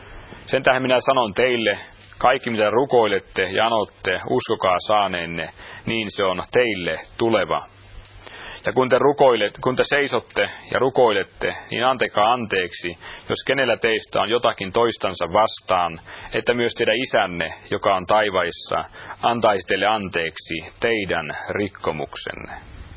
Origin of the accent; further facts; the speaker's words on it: Tavastia, Finland; kun olen hämäläinen